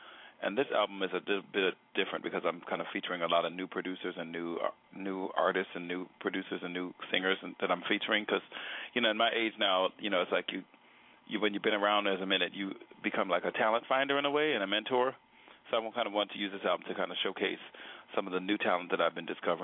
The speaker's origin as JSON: {"language": "English", "town": "Bronx", "region": "New York", "country": "United States", "tie": "born or raised there", "also_born_or_lived": "Teaneck", "said": "just a kid in growing up in the Bronx, New Jersey, Bronx and Teaneck, New Jersey, that loved music."}